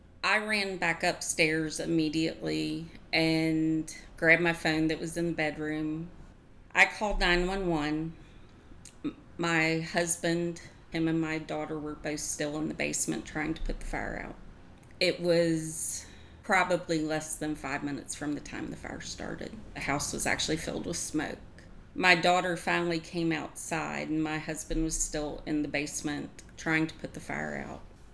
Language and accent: English; Maryland, United States; born there; also born or lived in Mississippi / Arizona; I was born in Maryland, moved to Mississippi, then to Arizona, and then back here.